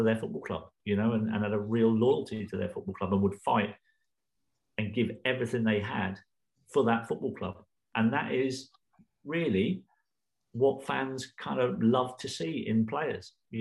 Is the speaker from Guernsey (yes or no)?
yes; Guernsey; as an 8-year-old kid growing up in Guernsey, where no footballer had ever played for England